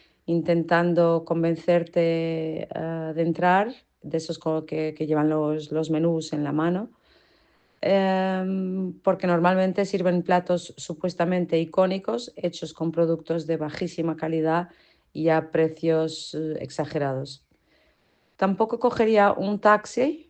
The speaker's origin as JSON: {"language": "Spanish", "country": "Portugal", "said": "yo como portuguesa que vive en Lisboa"}